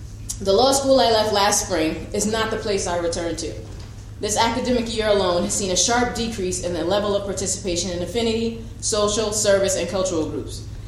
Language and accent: English; New York City, New York, United States; now in Vermont, United States; I'm a 3L. I'm from New York City, and I'm back in Vermont, which is another speech entirely.